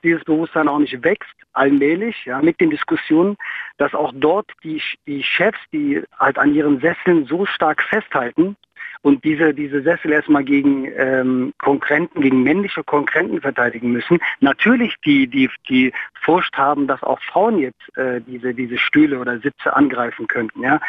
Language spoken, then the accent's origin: German; Germany; Ich bin Deutscher mit türkischem Integrationshintergrund